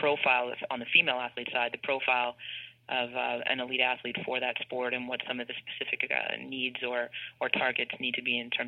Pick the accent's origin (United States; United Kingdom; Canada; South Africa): Canada; Ontario; Well, I'm a Canadian and come from a small town in the Ottawa Valley where people live and breathe hockey. I grew up playing hockey